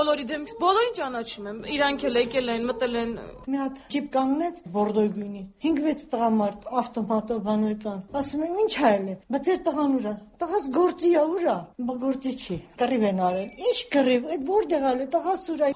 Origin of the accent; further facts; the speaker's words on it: Yerevan, Armenia; արտաշացի չենք, մենք Երևանից ենք։